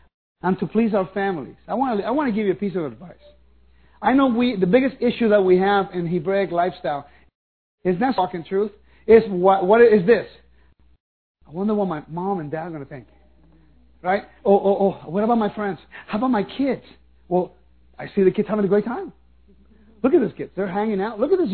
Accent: Puerto Rico; born there; Yeah, I was born in Puerto Rico, but I found from Spain. We're all Jewish.

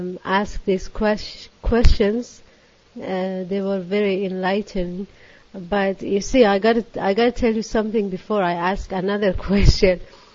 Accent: Canada; I'm from Canada. Yes, I'm from Canada. But anyway, my background is not, I wasn't born in Canada, but I am Canadian. I've been in Canada for many years.

